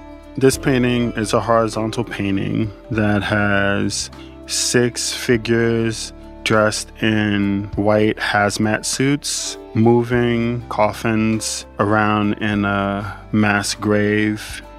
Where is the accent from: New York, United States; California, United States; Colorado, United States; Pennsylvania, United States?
New York, United States; but in New York, and as a New Yorker in particular, this is my black hole. I feel some kinds of way about New York.